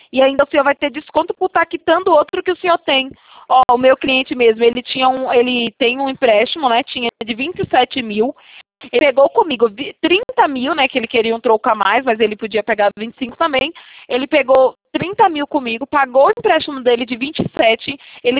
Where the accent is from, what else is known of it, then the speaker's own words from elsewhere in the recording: Itatiba, São Paulo, Brazil; Não, não sou do Rio, sou da cidade de São Paulo, né? Itatiba